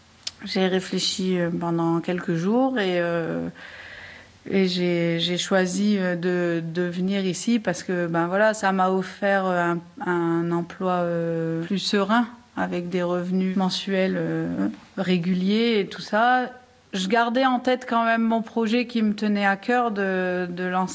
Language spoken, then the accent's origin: French; Hauts-de-France, France; accent: Nord-Pas-de-Calais; moi, je viens du Nord-Pas-de-Calais à la base. Ça s'entend un peu des fois dans mon accent.